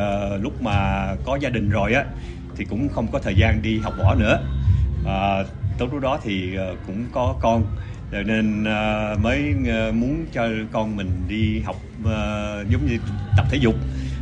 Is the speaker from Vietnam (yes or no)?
no; Belgium; Lúc nhỏ thì cũng ở Âu Châu, ở bên Bỉ.